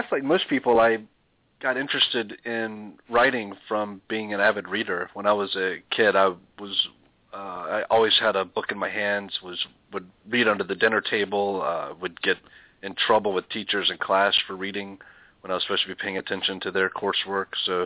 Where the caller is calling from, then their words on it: Jupiter, Florida, United States; I live in Jupiter, Florida.